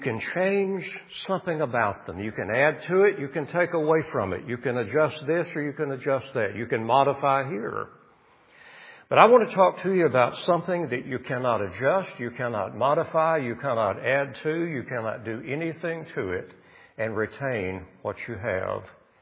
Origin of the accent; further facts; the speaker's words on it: Arkansas, United States; We had Ouachita Valley where I grew up in Ouachita County, Arkansas.